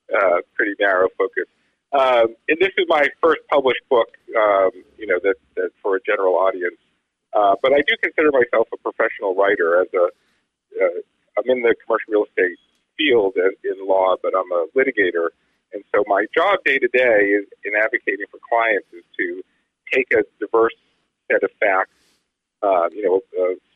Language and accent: English; Newton, Massachusetts, United States; now in Needham, United States; Yeah, I was born in Boston, lived in Brighton as a baby, grew up in Newton, went to Newton North. I live in Needham now with my family